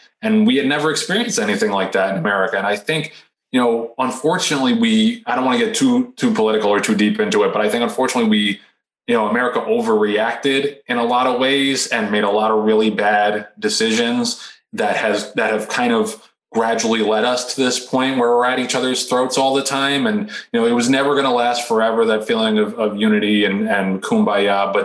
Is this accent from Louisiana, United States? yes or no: no; New York, United States; But it was obviously a very, very hard thing to deal with as a New Yorker.